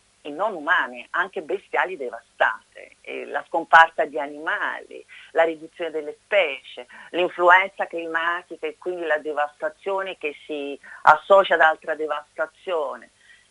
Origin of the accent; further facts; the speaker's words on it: Naples, Campania, Italy; Napoli è la mia terra.